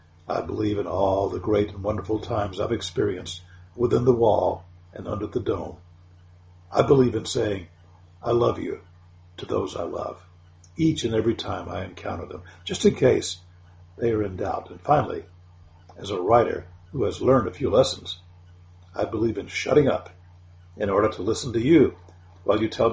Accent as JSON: {"language": "English", "town": "Tuscaloosa", "region": "Alabama", "country": "United States", "tie": "born or raised there", "lives_now": "Birmingham, United States", "said": "I was raised on Eastwood Avenue in T-Town, visited and played with … on Pat McGee Road in Peterson, and with … on Rose Lane in West Blocton."}